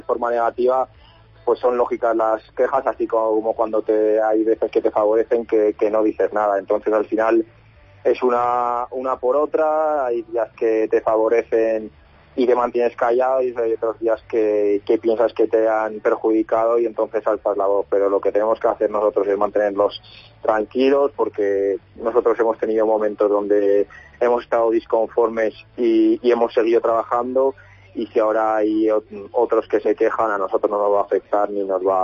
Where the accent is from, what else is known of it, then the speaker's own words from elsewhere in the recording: Arnedo, La Rioja, Spain; now in Huesca, Spain; estoy muy contento en Huesca, estoy también cerca de mi ciudad de origen, de Arnedo